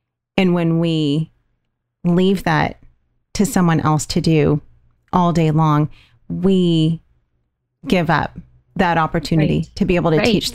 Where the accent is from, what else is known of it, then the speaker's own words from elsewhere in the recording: California, United States; You know, we're from California